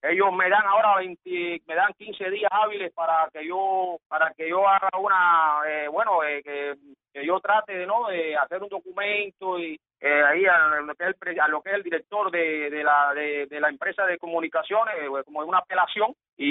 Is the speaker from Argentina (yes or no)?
no; Sancti Spíritus, Cuba; todo lo que está sucediendo por acá, por mi ciudad natal, Santi Espíritu